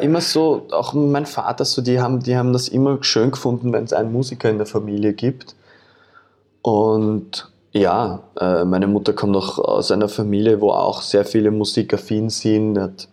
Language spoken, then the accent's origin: German; Vienna, Austria; nachdem ich in einer Wohnung aufgewachsen bin in Wien, war Schlagzeug jetzt nicht so wirklich die Option